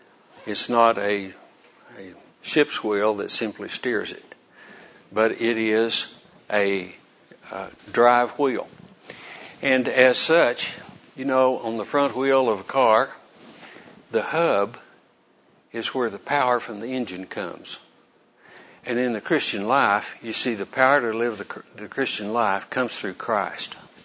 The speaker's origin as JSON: {"language": "English", "town": "Bedford", "region": "Texas", "country": "United States", "said": "I'm from Bedford, Texas. I am a retired clinical microbiologist."}